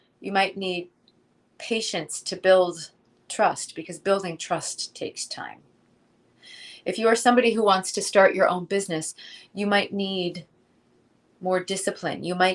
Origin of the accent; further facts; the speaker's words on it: Minnesota, United States; I can't believe that about myself because, y'all, I'm from Minnesota. We are known as the most passive-aggressive people on the planet, right?